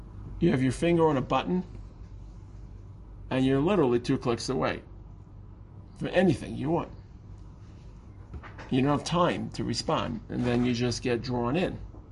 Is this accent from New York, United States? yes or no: yes; Brooklyn, New York, United States; I grew up in Brooklyn. A lot of boundaries. I took the subway home from school.